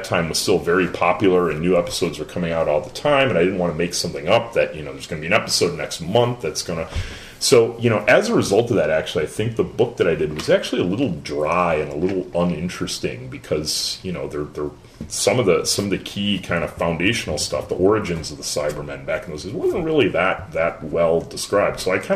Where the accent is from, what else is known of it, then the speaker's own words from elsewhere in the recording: Chicago, Illinois, United States; My growing up in Chicago, the local PBS station was actually one of the kind of flagship Doctor Who stations.